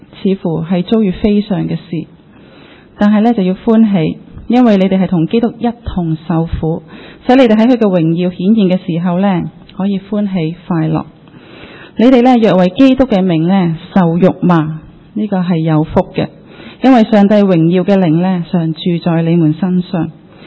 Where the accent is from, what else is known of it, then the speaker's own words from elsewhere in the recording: China; 在我们中国人一句话呢，